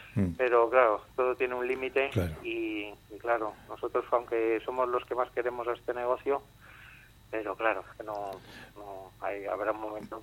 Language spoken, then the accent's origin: Spanish; Madrid, Community of Madrid, Spain; si no somos los madrileños capaces de ayudar a sitios como este